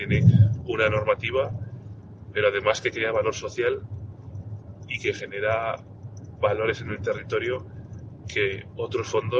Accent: Aragon, Spain; Los que somos de Aragón, en el Ebro lo vemos, lamentablemente, demasiadas veces.

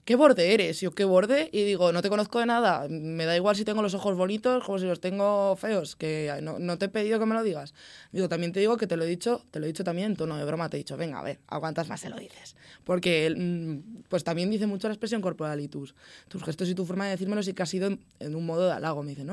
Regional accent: Andorra, Aragon, Spain; now in Zaragoza, Spain; yo no soy de Zaragoza, yo soy de un pueblo de Teruel que se llama Andorra, y es mi tercer año aquí en Zaragoza

